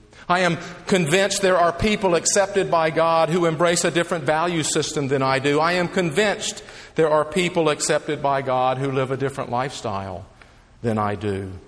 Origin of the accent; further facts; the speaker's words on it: the Carolinas, United States; In the 60s and early 70s, when I was growing up in the Carolinas, Christendom still held sway.